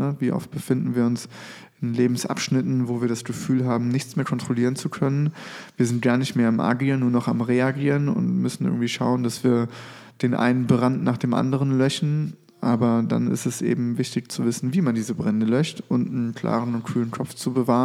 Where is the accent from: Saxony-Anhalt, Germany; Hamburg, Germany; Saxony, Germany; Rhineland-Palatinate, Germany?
Rhineland-Palatinate, Germany; now in Koblenz, Germany; Also ich komme oben aus dem Westerwald. Da oben sind nicht so viele Menschen tätowiert. war trotzdem eine schöne Zeit. Aber ja, ich kam hier runter, ne, Koblenz. Wenn man aus dem Westerwald vom Bauernhof kommt, ist das hier das Manhattan in Rheinland-Pfalz.